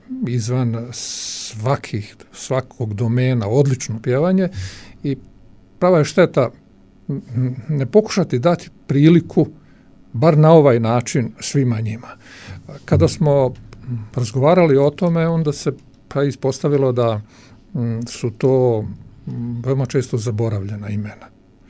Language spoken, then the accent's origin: Serbian; Gradiška, Republika Srpska, Bosnia & Herzegovina; To govori da takav festival stiče publiku kod nas u Gradišci i da ima smisla.